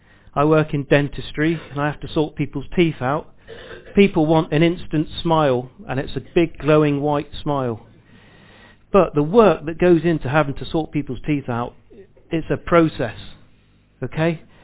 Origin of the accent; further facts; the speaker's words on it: United Kingdom; I know we're very British and very polite.